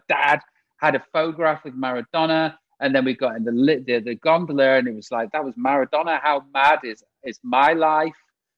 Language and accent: English; United Kingdom; I'm from Britain.